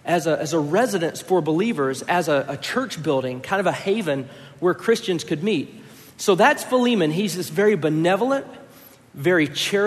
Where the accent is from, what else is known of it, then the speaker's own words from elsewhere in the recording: United States; You know, as an American, I have a very specific image of slavery in my mind.